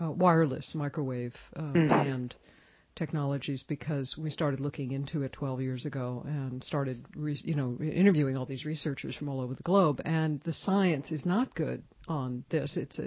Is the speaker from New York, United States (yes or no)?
yes; Brooklyn, New York, United States; Incidentally, I'm from Brooklyn. But not when it was the way it is where it is now. It was very Jewish when I was there.